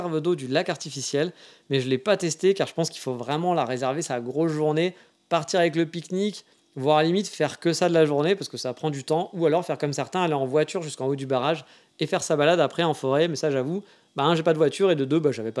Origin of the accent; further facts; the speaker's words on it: France; vu que j'adore râler, je suis français, hein